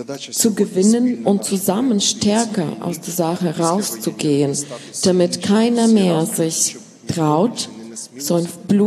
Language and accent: German; Melitopol, Zaporizhzhia Oblast, Ukraine; German is a second language; dass das nächste Treffen von jungen Bürgermeisterinnen wir in meinem Heimatstadt Melitopol ausrichten können.